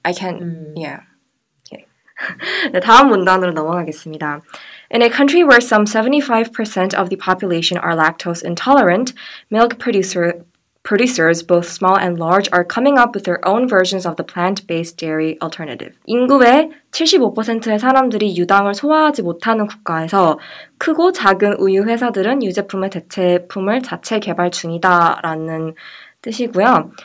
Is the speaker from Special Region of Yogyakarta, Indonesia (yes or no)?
no; Jakarta, Indonesia; now in Seoul, South Korea; I grew up in Jakarta, not in Seoul here.